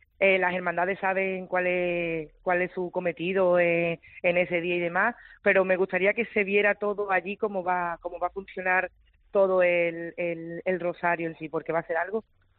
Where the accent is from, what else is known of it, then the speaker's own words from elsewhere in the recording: Almonte, Andalusia, Spain; con mi pueblo de Almonte cuidándome en todo momento.